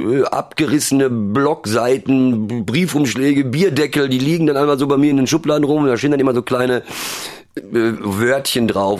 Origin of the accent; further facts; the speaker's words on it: North Rhine-Westphalia, Germany; Mein Ruhrgebiet war meine Heimat und da ich da jetzt weg bin